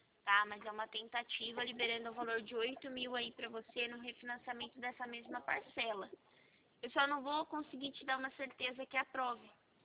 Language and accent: Portuguese; Limeira, São Paulo, Brazil; Sou aqui de Limeira.